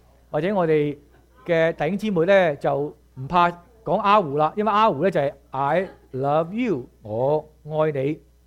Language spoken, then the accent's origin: Cantonese; China; 通常都唔似我哋中國人咧，我哋好含蓄嘅